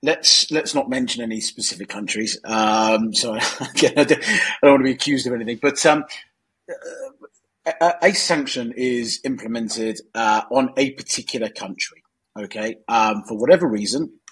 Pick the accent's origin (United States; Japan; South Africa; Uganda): South Africa; Am I, as a South African, still allowed to trade with that organization as long as it's not using US dollars?